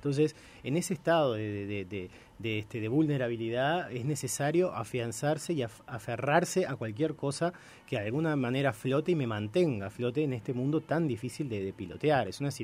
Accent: Uruguay; nosotros no somos ajenos los uruguayos a ese fenómeno

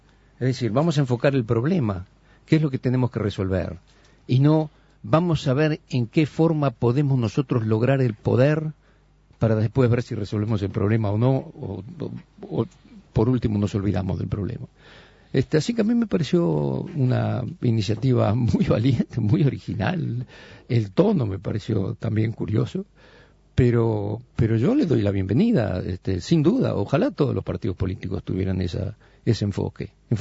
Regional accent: Montevideo, Uruguay; nosotros nos preocupan como ciudadanos montevideanos.

